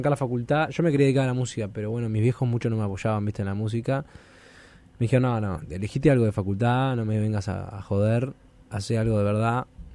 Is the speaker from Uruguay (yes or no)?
yes; Solimar, Canelones, Uruguay; Yo soy de Solimar, nada que ver.